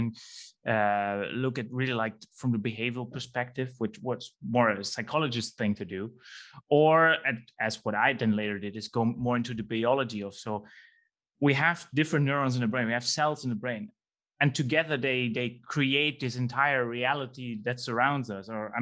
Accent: Netherlands; now in United States; Originally, as some of you may hear, I'm from the Netherlands, so I'm not born in the US.

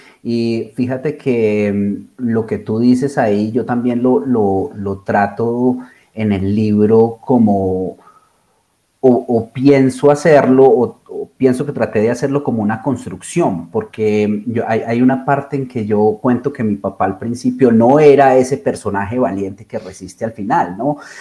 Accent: Colombia; cuántos sentimientos de injusticia de verdad como colombianos tenemos muy clavados en el fondo

